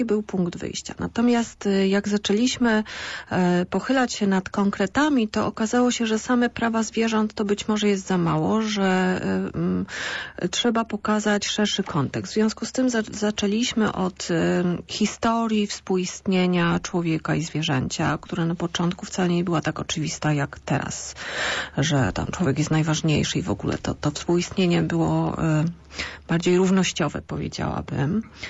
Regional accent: Poznań, Greater Poland Voivodeship, Poland; Tak, ta pani mieszka w Poznaniu, jesteśmy z Poznania.

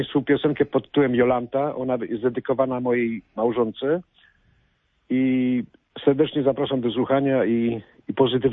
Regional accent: Argentina; Ponieważ ja się wychowałem w Argentynie i byłem bardzo osłuchany w tym i to te klimaty krążą mi po głowie cały czas

